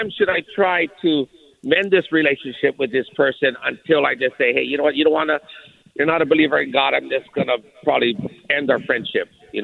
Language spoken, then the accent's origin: English; Hawaii, United States; All my friends lost property. All my hometown where I grew up, all the houses I moved in and my families lived in.